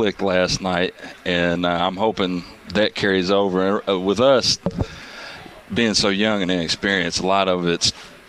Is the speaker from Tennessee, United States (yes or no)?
yes; Knoxville, Tennessee, United States; I came from East Tennessee. This is my actual first year being in Middle Tennessee area. Originally, I'm from Knoxville